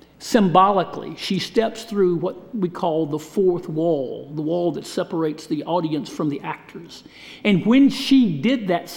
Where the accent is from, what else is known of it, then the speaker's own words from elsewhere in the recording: Washington, Georgia, United States; I kind of felt sorry for the people from Lincolnton because they were born in Lincolnton and not Washington or Tignall or Rail or Sharon. But I was born in Washington, so I came to Mercer sight unseen.